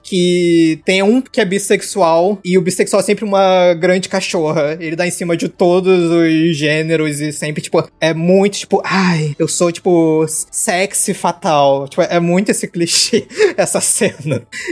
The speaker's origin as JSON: {"language": "Portuguese", "region": "Rio de Janeiro", "country": "Brazil", "said": "Eu tenho vivência. Eu sou do Rio de Janeiro, já vi tipo, gente no bar com uma operação policial do lado."}